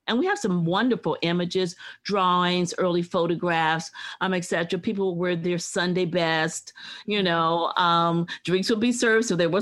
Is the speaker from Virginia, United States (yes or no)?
yes; Virginia, United States; I grew up in Virginia, and as far as Virginians are concerned, there is no history except for Virginia history.